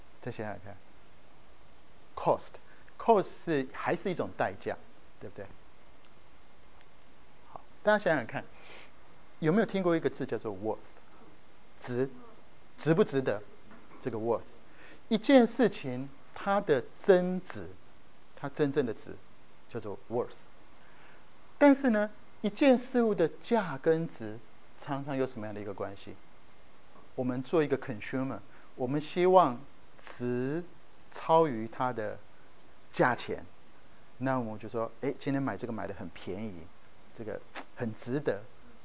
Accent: Taiwan; 我如果是在台湾，我从台湾来，从小爸妈就叫我们好好读书

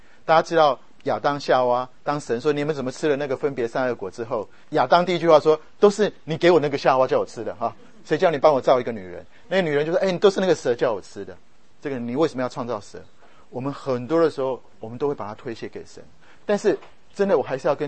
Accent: Taiwan; 我们从台湾来的知道那时候的背景

